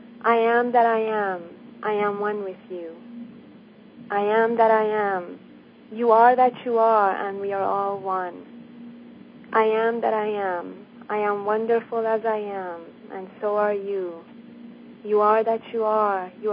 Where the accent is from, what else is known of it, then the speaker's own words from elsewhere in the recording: Iran; even though I'm from Iran, just like you.